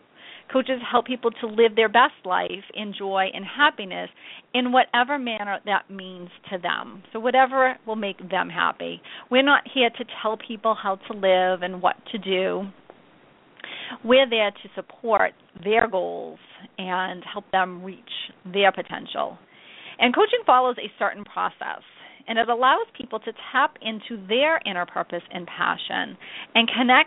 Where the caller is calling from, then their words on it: Massachusetts, United States; accent: Boston; I'm coming to you today from my studio outside a suburb of Boston, Massachusetts, so you might hear my Boston accent every now and again.